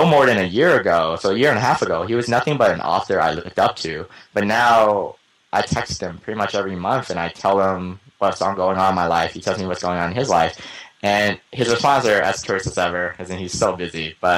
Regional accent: Atlanta, Georgia, United States; So I am Vietnamese American, but the community I grew up in, remember I told you it's pretty much one of the poorest areas of Atlanta.

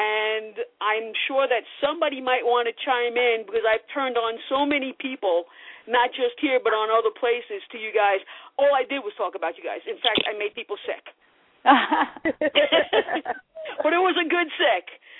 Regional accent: Bronx, New York, United States; I'm from Villa Avenue, from the Bronx area, so if you know that area, then you know pretty much how I go.

